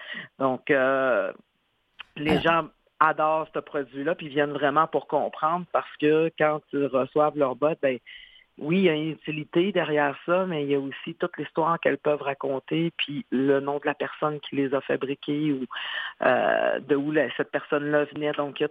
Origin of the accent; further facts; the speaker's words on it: Uashat, Quebec, Canada; Moi, je viens d'ici. Je viens du Ouachat. C'est une petite communauté qui est annexée à la ville de Sept-Îles.